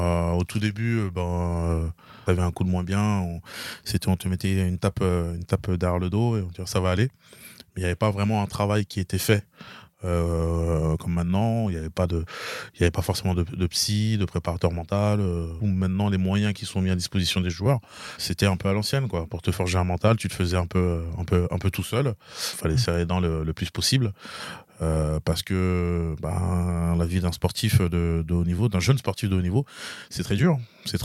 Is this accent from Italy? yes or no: no; Quincy-sous-Sénart, Île-de-France, France; Donc j'ai grandi dans l'Essonne, à Quincy sous Sénart.